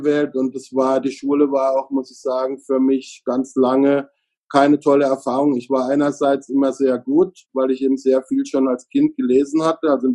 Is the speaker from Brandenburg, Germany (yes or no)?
no; Freiburg im Breisgau, Baden-Württemberg, Germany; born there; ich bin in Freiburg im Breisgau geboren. Da streiten sich jetzt manche drüber, ob das der Schwarzwald ist oder nicht. Aber es ist natürlich insgesamt als Schwarzwaldmetropole bekannt. Es ist eine sehr schöne Stadt